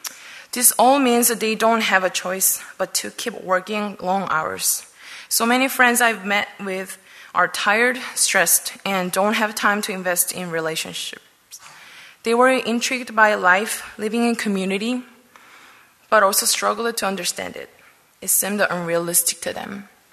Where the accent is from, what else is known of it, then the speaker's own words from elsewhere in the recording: Seoul, South Korea; English is a second language; moved away as an adult; now in United States; I am originally from Seoul, Korea. I was born in the city and grew up there. I moved to the United States after I finished college